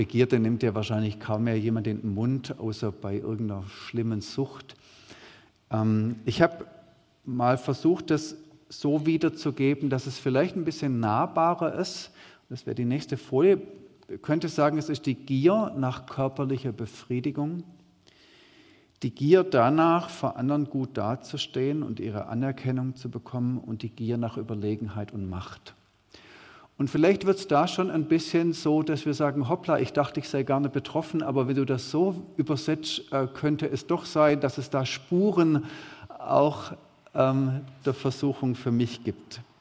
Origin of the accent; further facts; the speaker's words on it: Baden-Württemberg, Germany; Ich bin Schwabe, mit Überzeugung.